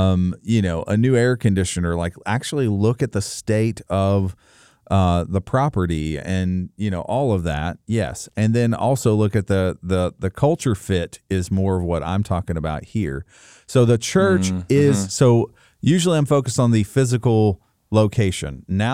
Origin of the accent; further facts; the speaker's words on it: Kentucky, United States; I'm from Kentucky.